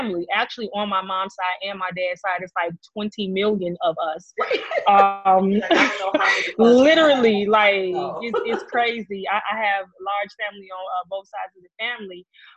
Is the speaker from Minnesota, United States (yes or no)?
no; Inglewood, California, United States; Yeah, because I'm from Inglewood.